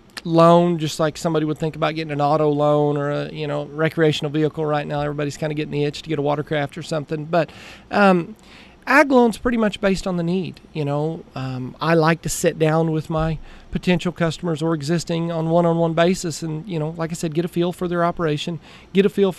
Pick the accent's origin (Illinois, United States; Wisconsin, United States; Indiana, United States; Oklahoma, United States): Oklahoma, United States; Nowata; I'm originally from Nowata, grew up in Nowata, born and raised, you know, all in Northeast Oklahoma.